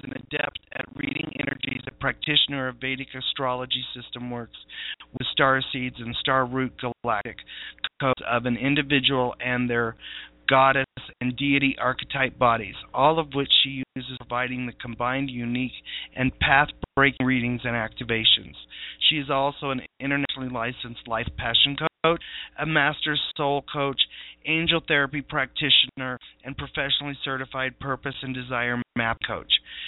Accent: Red Feather Lakes, Colorado, United States; from the Searcher's Roadmap, and I am from Red Feather Lakes, Colorado. I'm broadcasting live from 9,200 feet in the United States in the Northern Rockies.

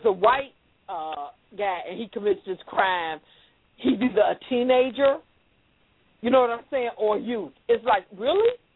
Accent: Chicago, Illinois, United States; Remember, I'm from Chicago.

